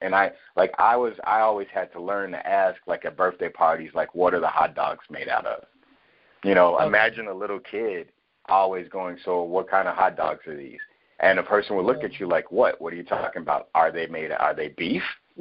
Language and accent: English; Chicago, Illinois, United States; So it's like you know, growing up on the South Side in this Israelite Afro, you know, pro Afro American community, and then at the same time going to the North Side for high school, you know, I got the best of both worlds.